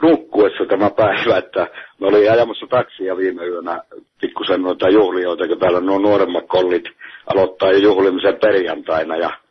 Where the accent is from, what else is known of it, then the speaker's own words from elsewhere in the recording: Ivalo, Lapland, Finland; now in Helsinki, Finland; nyt olen täällä Helsingissä. Ja olen tuolta Ivalosta lähtöisin